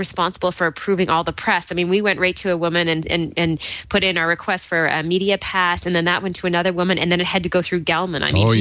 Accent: Charlottetown, Prince Edward Island, Canada; from Charlottetown, Prince Edward Island, Canada.

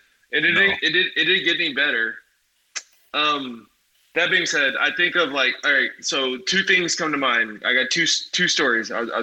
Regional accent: California, United States; I'm from California. I've never really been in the cold.

